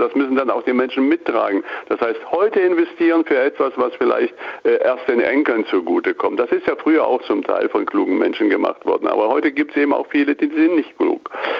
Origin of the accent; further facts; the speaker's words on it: Gotha, Thuringia, Germany; ich kann ja noch aus meiner Kindheit, ich bin in Gotha aufgewachsen, da gab es noch Elektroautos vor dem Krieg.